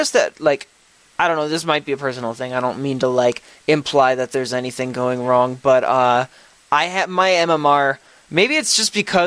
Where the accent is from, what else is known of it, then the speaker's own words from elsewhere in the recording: Canada; Wow. Yeah, and I being Canadian